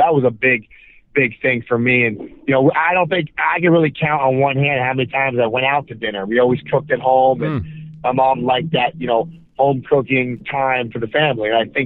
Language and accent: English; Boca Raton, Florida, United States; Yes, sir. I grew up in Boca.